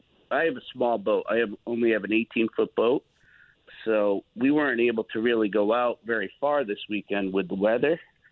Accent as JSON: {"language": "English", "town": "Wallingford", "region": "Connecticut", "country": "United States", "tie": "born or raised there", "lives_now": "Milford, United States", "said": "So I'm originally from Wallingford. I grew up in Wallingford."}